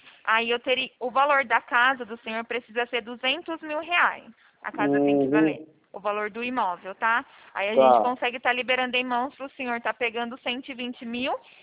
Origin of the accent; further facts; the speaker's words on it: São Paulo, Brazil; Isso, na verdade, eu sou daqui do interior de São Paulo